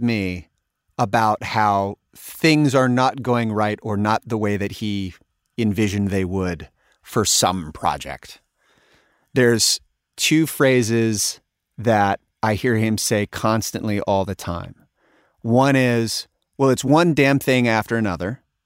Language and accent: English; Sacramento, California, United States; And coming from Sacramento and having the relationship that I had with Tower, you know, it coming from my hometown